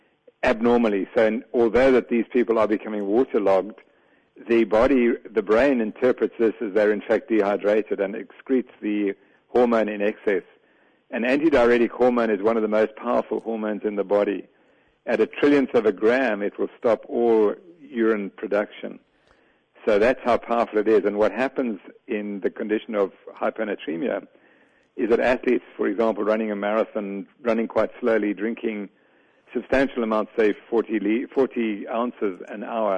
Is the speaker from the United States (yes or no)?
no; South Africa; I'm actually from South Africa. I know why you think I'm from New Zealand, but I live in South Africa.